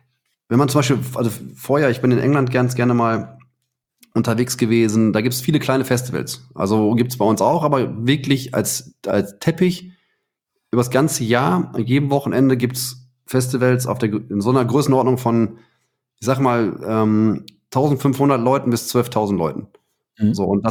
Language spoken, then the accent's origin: German; Heiligenhaus, North Rhine-Westphalia, Germany; Ich bin in Heiligenhaus aufgewachsen, ne, am Rand vom Ruhrgebiet.